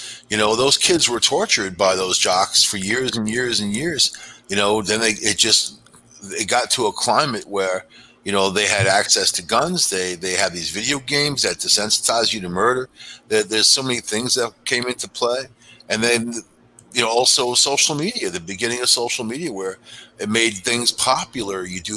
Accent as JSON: {"language": "English", "region": "New York", "country": "United States", "said": "So, right now, I'm a New Yorker."}